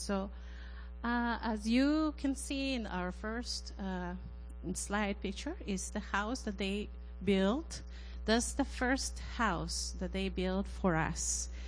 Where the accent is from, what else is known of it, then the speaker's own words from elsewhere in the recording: Costa Rica; English is a second language; since we are from Costa Rica and we have a tropical weather.